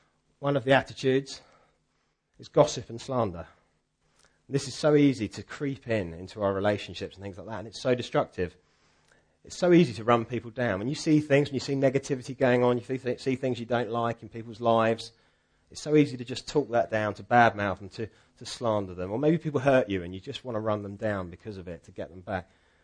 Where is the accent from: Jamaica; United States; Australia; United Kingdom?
United Kingdom; because we're predominantly British and we have sort of these British attitudes